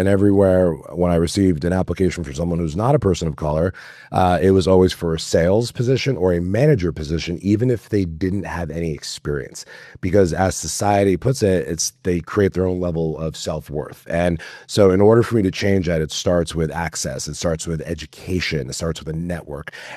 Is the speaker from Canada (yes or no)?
no; Boston, Massachusetts, United States; Well, I look forward to welcoming you to my hometown, Boston.